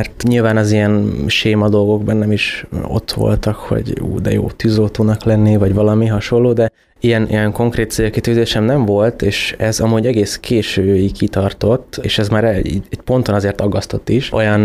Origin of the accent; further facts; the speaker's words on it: Kiskunhalas, Bács-Kiskun, Hungary; alapvetően én is itt nevelkedtem Kiskunhalason